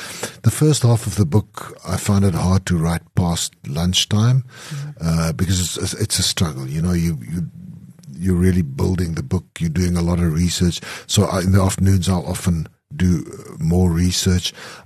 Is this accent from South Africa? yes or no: yes; Klerksdorp, North West, South Africa; I grew up in Klerksdorp in what is today the Northwest Province, in a mining town where there were no writers